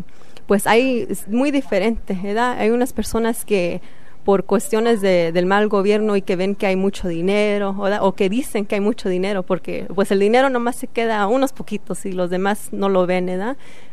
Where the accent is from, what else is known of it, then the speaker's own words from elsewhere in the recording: Los Angeles, California, United States; yo vengo de Los Ángeles, California, y yo organizo mucho con las chicanas